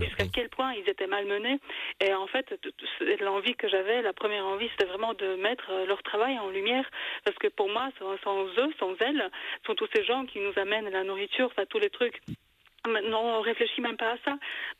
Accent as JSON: {"language": "French", "country": "Poland", "said": "Moi, je suis polonaise"}